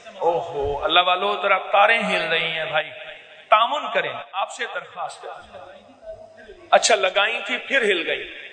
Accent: Lahore, Punjab, Pakistan; میں لاہور سے آیا ہوں

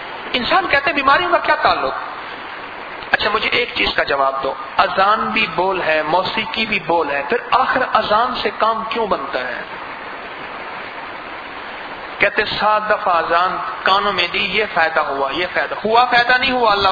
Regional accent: Karachi, Sindh, Pakistan; now in Dubai, United Arab Emirates; اصل میں کراچی کا ہوں لیکن مستقل رہائش میری جو ہے وہ دبئی میں ہے

